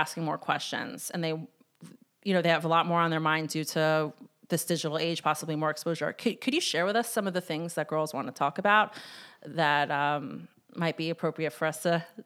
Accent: Atlanta, Georgia, United States; I'm from Atlanta, and she was like the famous Kala teacher in Atlanta, but I was living in New York

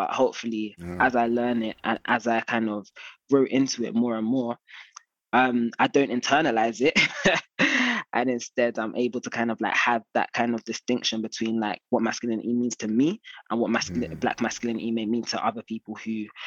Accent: Ghana; like I'm Ghanaian and it's difficult, innit?

